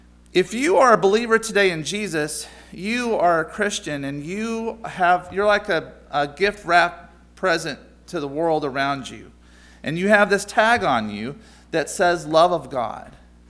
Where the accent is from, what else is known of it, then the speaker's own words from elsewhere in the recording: United States; my mother and I, we were raised right in the Alabama-Tennessee line